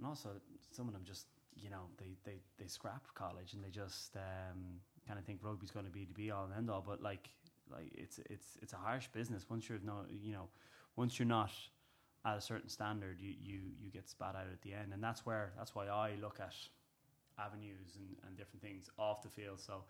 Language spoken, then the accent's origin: English; Nice, Provence-Alpes-Côte d'Azur, France; also born or lived in Israel / Cyprus / Croatia / Belgium; now in Dublin, Ireland; I've traveled all my life, born in Israel. I've lived in Cyprus, I've lived in Croatia, I lived in Belgium, and I'm from Nice, but I've been living in Dublin.